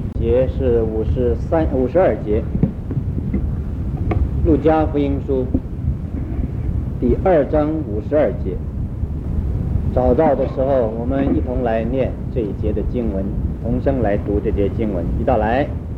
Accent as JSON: {"language": "Chinese", "country": "China", "said": "这四方面的长进，我用我们中国人所容易了解的话来说，叫四育并进"}